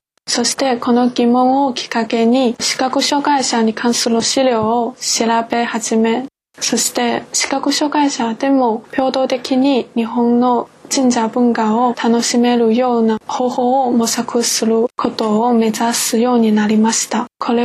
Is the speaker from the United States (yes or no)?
no; China; Japanese is a second language; 中国出身です。